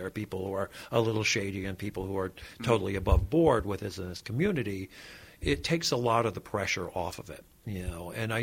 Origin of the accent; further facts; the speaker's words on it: United States; I actually think, you know, I grew up in America in a very mixed community